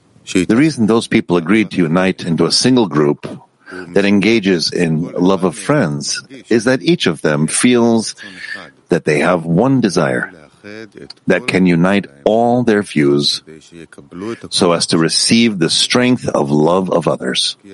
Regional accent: Italy; English is a second language; Buongiorno to all the friends. We're from Italy, 3, for the preparation.

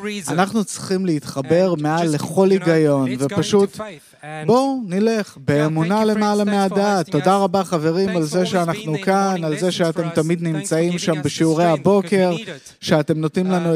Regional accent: South Africa; במיוחד מאיפה שאנחנו מגיעים, שזה דרום אפריקה, ששם באמת יש לך את האומות המאוחדות

